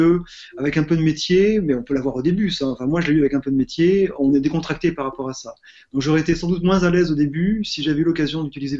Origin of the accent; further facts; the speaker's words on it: France; now in Brussels, Belgium; J'enseigne la philosophie et je l'enseigne. Donc, je suis français